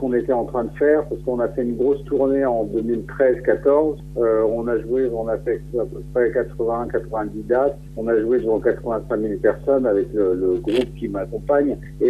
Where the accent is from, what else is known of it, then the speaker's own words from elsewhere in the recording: Paris, Île-de-France, France; born there; Je suis français, je suis né à Paris, mais je connais la Bretagne.